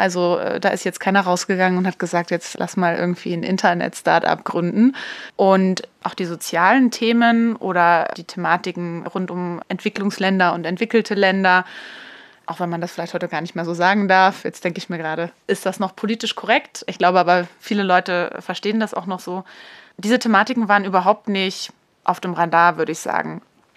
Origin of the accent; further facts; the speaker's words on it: Bavaria, Germany; also born or lived in Munich; ich bin zwar in München geboren, weil da mein Vater dann gerade gearbeitet hat, aber wir sind dann relativ bald wieder nach Oberfranken gezogen. Und von daher bin ich da auch einfach mit irgendwie aufgewachsen, dass man halt so in der Natur ist